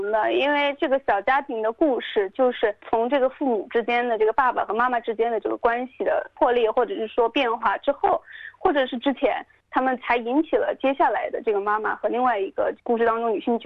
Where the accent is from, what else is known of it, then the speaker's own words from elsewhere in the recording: Wuhan, Hubei, China; moved away; 前年2016年夏天的时候回国，在我的家乡武汉拍摄的。